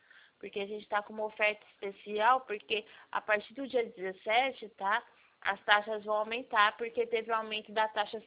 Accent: São Paulo, Brazil; Sou de São Paulo.

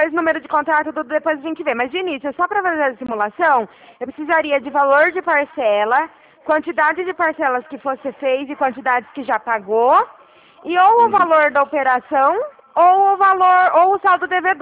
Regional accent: Araraquara, São Paulo, Brazil; Meu DDD é 18, mas eu sou aqui de Araraquara, tá?

